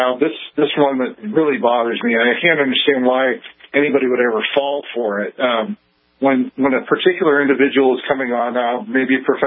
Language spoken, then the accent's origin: English; California, United States; now in Wyoming, United States; I'm from California, but I live in Wyoming now.